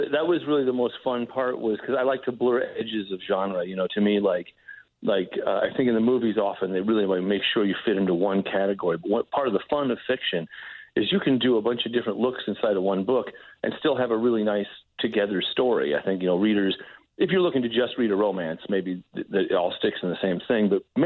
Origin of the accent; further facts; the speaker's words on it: Indiana, United States; also born or lived in California; I was in California, but I knew that I was from Indiana. And then we started moving around a lot when I was five.